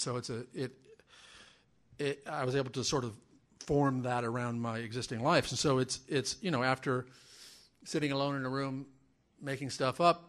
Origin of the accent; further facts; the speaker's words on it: Omaha, Nebraska, United States; So if and when I write a here's my life memoir, growing up in Omaha would absolutely be a large part of it.